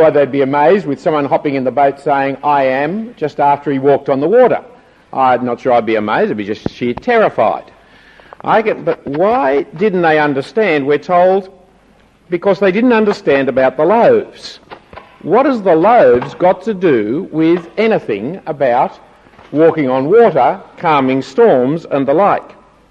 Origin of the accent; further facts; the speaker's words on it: Australia; As an Australian, you're a nobody until you go overseas